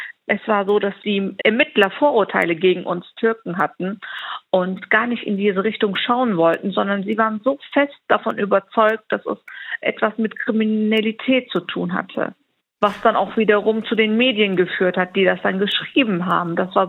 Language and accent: German; Germany; Ja, ich bin in Deutschland geboren. Ich trage deutsche Wurzeln. Deutschland ist immer noch meine Heimat. Ich bin dort geboren, aufgewachsen. Ich habe dort studiert.